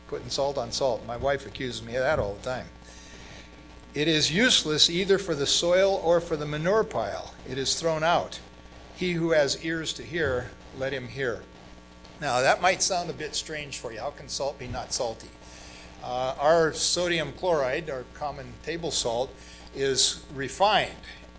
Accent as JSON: {"language": "English", "country": "Brazil", "tie": "born or raised there", "said": "I grew up in Brazil, and I spent 4 years in São Paulo, 23 million people in greater São Paulo."}